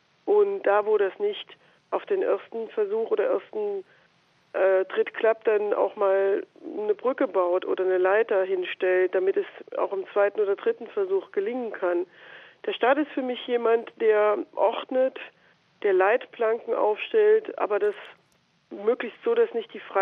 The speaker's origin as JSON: {"language": "German", "region": "Rhineland-Palatinate", "country": "Germany", "tie": "born or raised there", "said": "so mit 20, 21 bin ich Landesvorsitzende der Jugendorganisation der SPD in meinem Heimatland Rheinland-Pfalz geworden"}